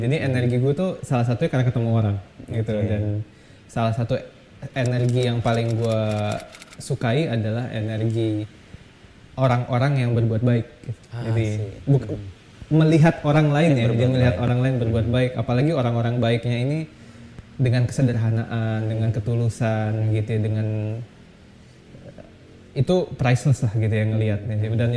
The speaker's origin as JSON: {"language": "Indonesian", "town": "Bukittinggi", "region": "West Sumatra", "country": "Indonesia", "tie": "born there", "said": "saya kebetulan lahir di Bukit Tinggi kan"}